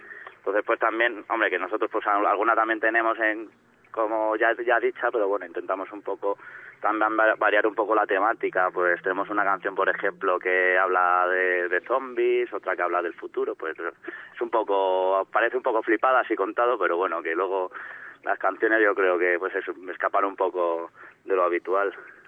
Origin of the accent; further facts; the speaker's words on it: Chamberí, Community of Madrid, Spain; No, yo soy de Chamberí.